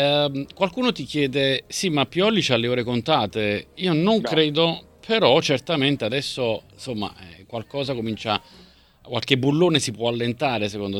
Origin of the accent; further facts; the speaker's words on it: Naples, Campania, Italy; te lo dico da napoletano